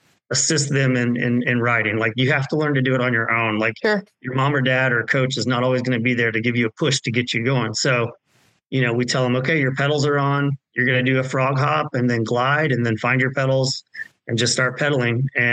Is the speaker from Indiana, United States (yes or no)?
yes; Indiana, United States; You know, I'm born and raised in Indiana, and that's my that's where my heart's at.